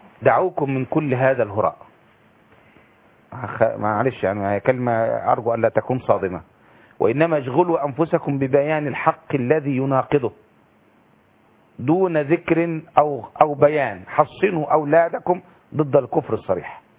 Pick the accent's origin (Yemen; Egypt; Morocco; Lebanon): Egypt; أنا النهاردة بقول أنا راجل مصري